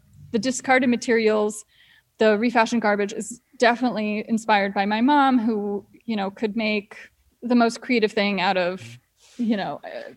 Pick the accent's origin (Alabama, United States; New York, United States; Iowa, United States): New York, United States; Oneonta; also born or lived in Germany; I was 2 years old when we moved from Germany to Oneonta. So I'm pretty much always been in upstate New York.